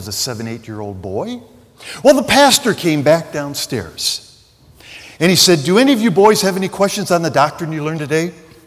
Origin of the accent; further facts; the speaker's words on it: Detroit, Michigan, United States; I was raised in a Missouri Synod Lutheran home. I grew up in Detroit, Michigan.